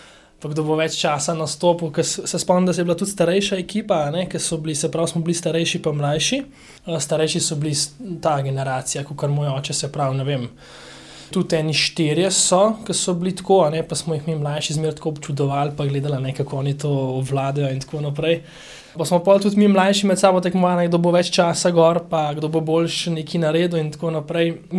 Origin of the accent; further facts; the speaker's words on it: Preserje, Central Slovenia, Slovenia; prihajam iz Preserja